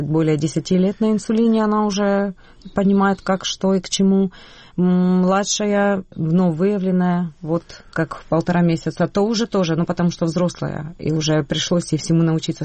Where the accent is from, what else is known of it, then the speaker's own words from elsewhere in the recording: Kryvyi Rih, Dnipropetrovsk Oblast, Ukraine; moved away as an adult; Я из Кривого Рога. Вынуждена была бежать с детьми после того, когда произошли взрывы у нас в городе.